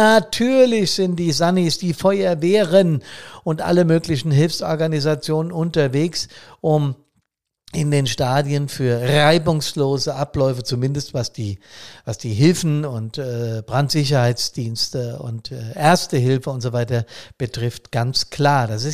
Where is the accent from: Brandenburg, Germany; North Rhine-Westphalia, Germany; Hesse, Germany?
Hesse, Germany; Frankfurt; Frankfurt, meine Heimat